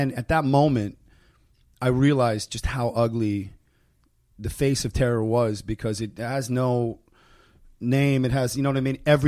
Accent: United States; We founded this whole country. And I'm American.

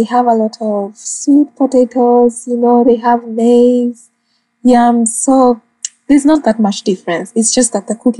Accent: Uganda; So growing up in Uganda, where do I start?

